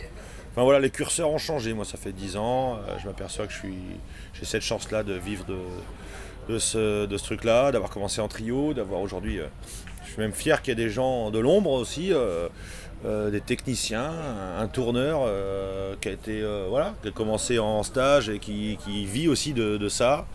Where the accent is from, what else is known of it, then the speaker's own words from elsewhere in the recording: Vitré, Brittany, France; quand je dis à un mec du 29 que je suis breton, alors que je suis côté de Vitré